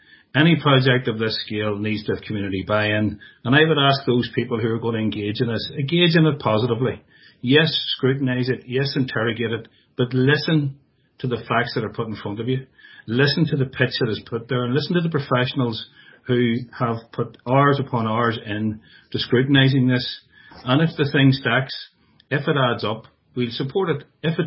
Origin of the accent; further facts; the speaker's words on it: Ballynahinch, Northern Ireland, United Kingdom; I grew up in Ballinahinch, I know what needs to be done there too